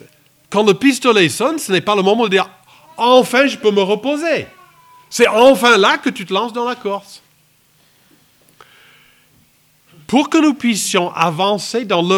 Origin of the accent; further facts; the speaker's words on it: United States; French is a second language; Moi, je viens de l'Amérique profonde, d'un village avec 1000 habitants et 5000 vaches.